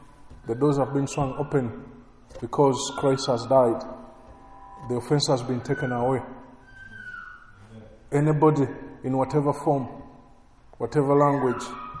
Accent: United States; I'm an American.

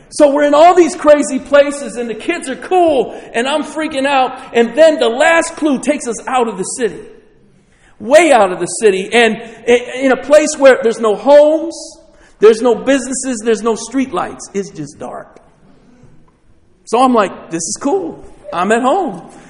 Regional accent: New York, United States; So I'm not from Philly. I'm from the sticks. Like, matter of fact, I'm so far away, like the sticks say, where does he live? Like, I was like way out there in upstate rural New York State.

